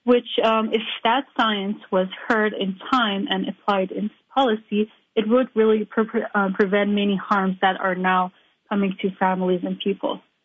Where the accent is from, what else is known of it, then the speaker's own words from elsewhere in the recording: Iran; You know, growing up in Iran, I did witness many different types of environmental issues